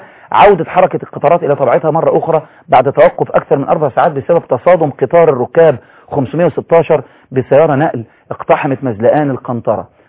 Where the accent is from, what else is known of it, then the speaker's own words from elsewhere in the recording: Egypt; ومعرفش تيار العلماني عندنا في مصر